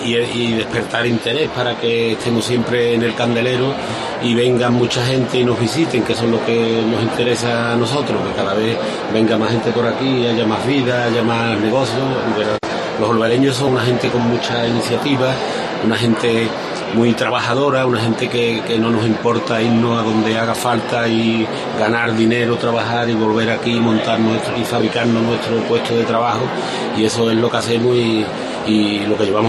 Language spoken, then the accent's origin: Spanish; Andalusia, Spain; es lo que te voy a decir de mi pueblo, donde nací, donde me he criado y donde he querido estar siempre, ¿no?